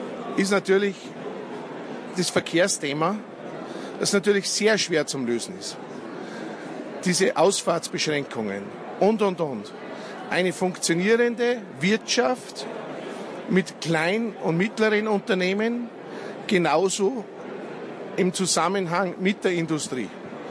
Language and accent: German; Krispl, Salzburg, Austria; Ja, natürlich bin ich am liebsten in Grispelgeisau in meiner Heimatgemeinde.